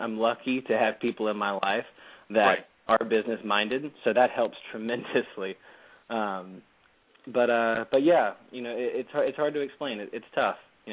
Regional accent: North Carolina, United States; I grew up in North Carolina

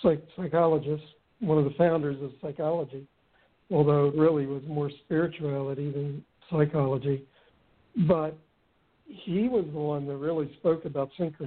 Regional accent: Malvern, Pennsylvania, United States; there's a Chester Springs, which is an area near where I grew up in Malvern.

